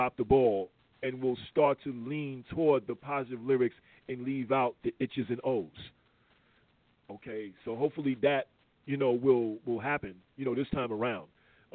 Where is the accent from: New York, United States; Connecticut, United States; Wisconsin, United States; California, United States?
New York, United States; I'm from Queens as well. I'm from the Bronx and I'm from Queens.